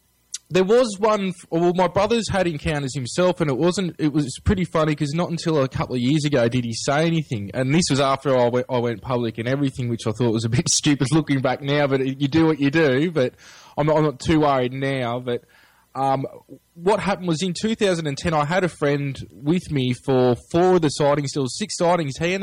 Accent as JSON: {"language": "English", "town": "Albury", "region": "New South Wales", "country": "Australia", "tie": "born or raised there", "accent": "Australian", "lives_now": "Melbourne, Australia", "said": "As you can hear, I've got the Australian accent, so I'm from down under. I grew up in Albury, which is situated, or Albury-Wodonga. The Albury side is New South Wales. It's the twin city, Albury-Wodonga."}